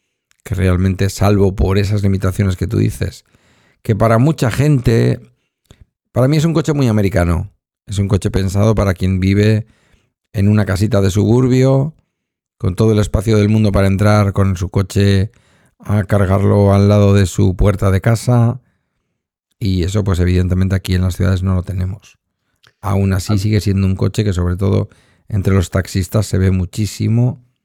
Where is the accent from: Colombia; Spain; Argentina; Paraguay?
Spain; Galdakao, Basque Country; hoy en Galdacao, en mi pueblo